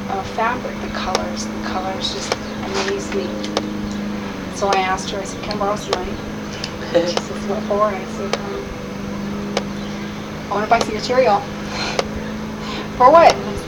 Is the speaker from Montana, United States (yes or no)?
yes; Wolf Point, Montana, United States; also born or lived in Indiana / California; I was born in Wolf Point and raised on the reservation. The majority of my life, probably about 95% of it. And the other 5%, we moved on the relocation program